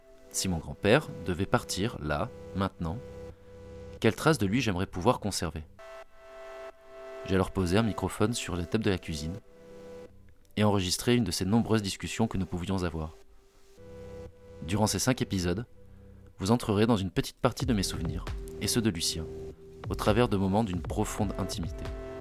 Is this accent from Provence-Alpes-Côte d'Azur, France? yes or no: no; Lourdes, Occitanie, France; also born or lived in Brive; J'ai 35 ans, je suis né à Brive, en Corrèze. Mais quand j'y pense, ma mère, ma sœur et moi, nous avons passé une bonne partie de notre vie à Lourdes, chez Lucien, mon grand-père.